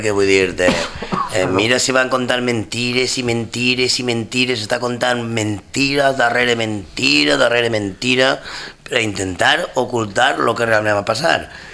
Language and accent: Catalan; Jerez, Andalusia, Spain; Catalan is a second language; No, soc de Jerez